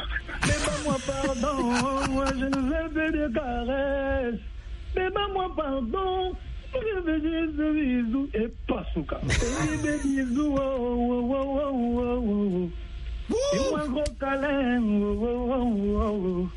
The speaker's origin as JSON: {"language": "French", "town": "Bandal", "region": "Kinshasa", "country": "DR Congo", "said": "Moi, je suis des Bandal."}